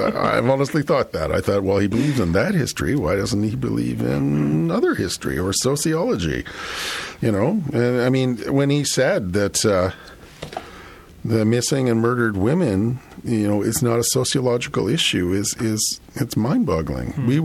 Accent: Toronto, Ontario, Canada; I grew up in Toronto. I grew up on the subway, but just taking public transit.

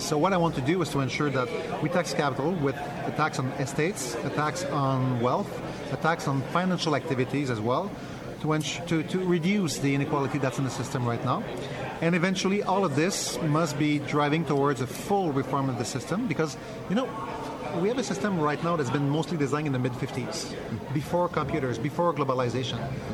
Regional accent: Quebec, Canada; I'm from Quebec

